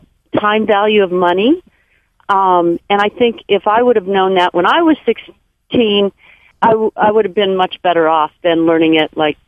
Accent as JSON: {"language": "English", "region": "California", "country": "United States", "said": "I'm from California, and I have a 16-year-old niece who lives in Colorado"}